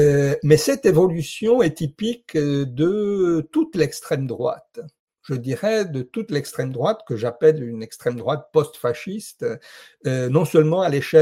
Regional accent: Italy; French is a second language; je le dis en tant qu'Italien, je suis très frappé.

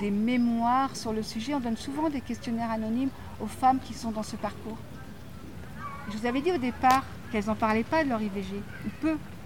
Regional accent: Caen, Normandy, France; Alors, je suis de Caen déjà, je veux dire de Normandie.

